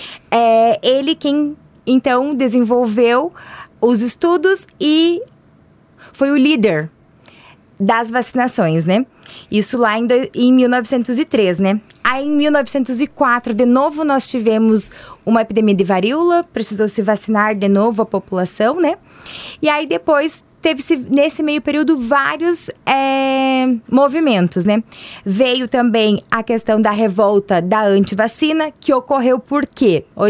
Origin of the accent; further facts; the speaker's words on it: Pirapó, Rio Grande do Sul, Brazil; Pirapó, Rio Grande do Sul.